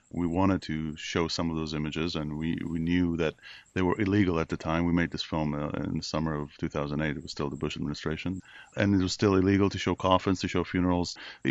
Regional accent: Israel; I'm from Israel.

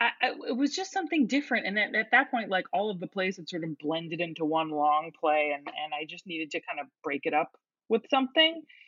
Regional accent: East Coast, United States; I don't think I came to LA, and I grew up on the East Coast. So the West Coast was really kind of foreign to me.

